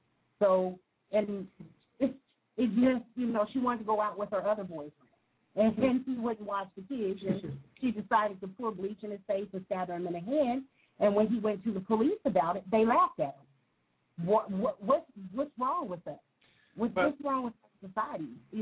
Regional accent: Dayton, Ohio, United States; actually a lot of cases of domestic violence against the wife and also the husband here in Dayton, my hometown.

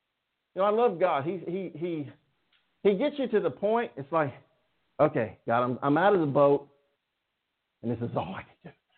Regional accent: Tulsa, Oklahoma, United States; born there; I was born in Tulsa, grew up going. We lived here, though. We moved here. My mom was from here. But every summer, we drive to Oklahoma, camp out at Lake Keystone.

